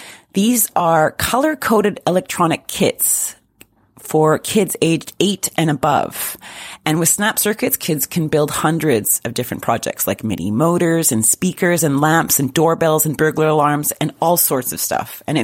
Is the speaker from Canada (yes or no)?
yes; Canada; I know the shop, being Canadian.